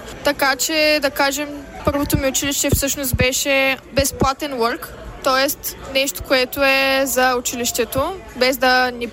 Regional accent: Ruse, Ruse Province, Bulgaria; moved away as an adult; also born or lived in Sofia; now in Las Vegas, United States; съм на 23 години и съм родена в София. Но цял живот живея в град Русе, България. През 2022 година аз и съпругът ми заминахме за щатите и се установихме в края на лятото на 2022 в Лас Вегас.

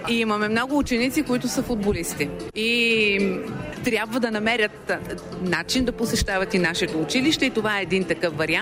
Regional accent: Pazardzhik, Pazardzhik Province, Bulgaria; now in Reus, Spain; Аз съм от Пазарджик, но живея от 18 години в Реус. В Каталуния Реус е един прекрасен град, родното място на Антони Гауди и Корнет.

